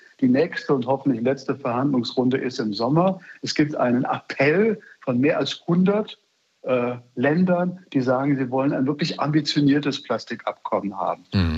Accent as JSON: {"language": "German", "region": "Bremen", "country": "Germany", "said": "Und als Bremer sage ich das natürlich mit besonderer Unterstreichung."}